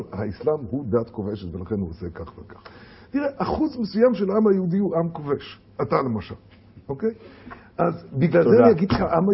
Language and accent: Hebrew; Switzerland; אני במקרה בא ממקום שקוראים לו שוויץ, ששם זה הצליח.